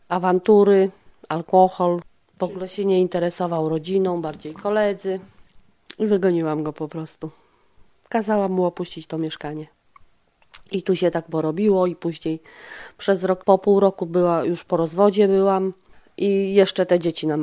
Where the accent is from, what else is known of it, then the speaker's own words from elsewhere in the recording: Gdynia, Pomeranian Voivodeship, Poland; Mam 46 lat, mieszkam w Chyloni od urodzenia.